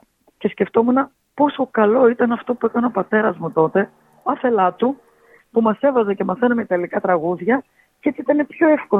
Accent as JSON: {"language": "Greek", "town": "Athens", "region": "Attica", "country": "Greece", "tie": "born there", "said": "Παρόλο που γεννήθηκα στην Αθήνα και έχω πάει πολύ λίγες φορές στην Κεφαλονιά."}